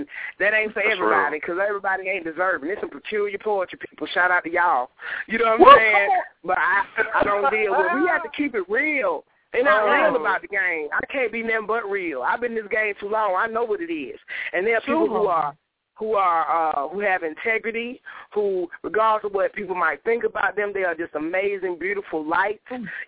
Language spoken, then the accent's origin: English; Atlanta, Georgia, United States; Because I would tell them I'm from the Swats, because there wasn't nobody from Atlanta doing poetry, period.